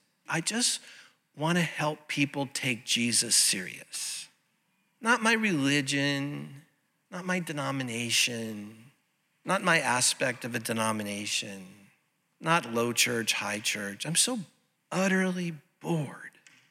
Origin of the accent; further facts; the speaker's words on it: Santa Ana, California, United States; And the little United Methodist Church that I grew up in over in Santa Ana, they erected a flagpole in our little courtyard to his honor.